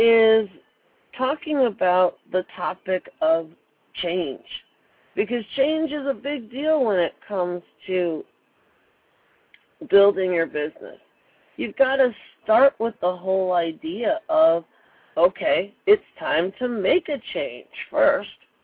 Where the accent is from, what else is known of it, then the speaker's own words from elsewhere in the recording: Chicago, Illinois, United States; also born or lived in Cleveland; Being from Chicago myself, I was raised in Chicago, born in Cleveland.